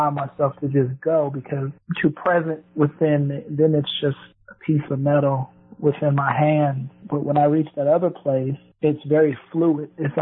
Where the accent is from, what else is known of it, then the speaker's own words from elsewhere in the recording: Buffalo, New York, United States; born there; I was born in Buffalo, New York, yep, 1983.